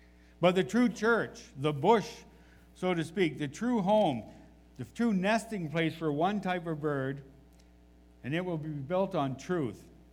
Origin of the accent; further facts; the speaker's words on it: New Brunswick, Canada; And I recognized him as a fellow I'd seen in New Brunswick, in my hometown.